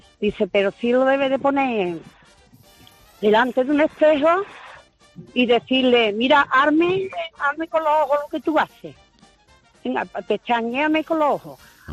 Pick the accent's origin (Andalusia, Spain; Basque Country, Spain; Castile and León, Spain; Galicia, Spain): Andalusia, Spain; Sanlúcar de Barrameda; Paisano porque soy de Sanlúcar de Barrameda